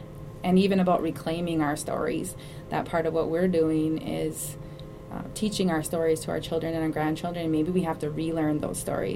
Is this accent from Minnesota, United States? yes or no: yes; Cloquet, Minnesota, United States; Well, I grew up in the Cloquet area of Fond du Lac, and I didn't really do a lot of cultural arts when I was growing up.